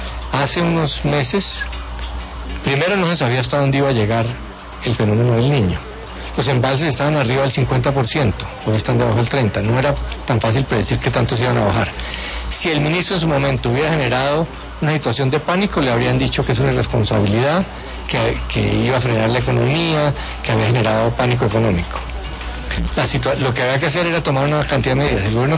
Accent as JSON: {"language": "Spanish", "country": "Colombia", "said": "el problema también somos los colombianos."}